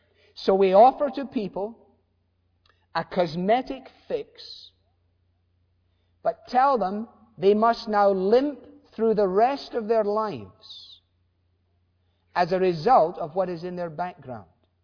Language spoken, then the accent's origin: English; Glasgow, Scotland, United Kingdom; I was brought up in Glasgow, a major industrial city